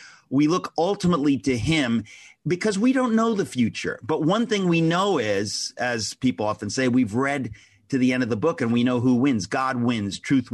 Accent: United States; It makes me very angry as an American when we allow this kind of thing to creep in.

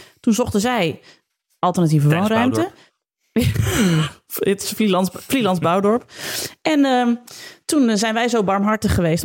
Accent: Zwolle, Overijssel, Netherlands; Maar dat komt omdat ik uit Zwolle kom. En daar zijn de mensen gewoon relaxed en oké.

